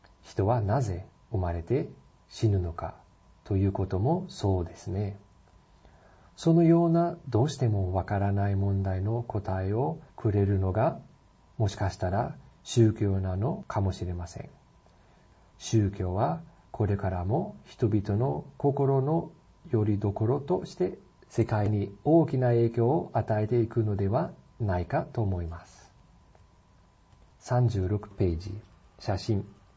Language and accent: Japanese; Cologne, North Rhine-Westphalia, Germany; 私の出身であるケルンにもケルン大聖堂という有名な教会があります。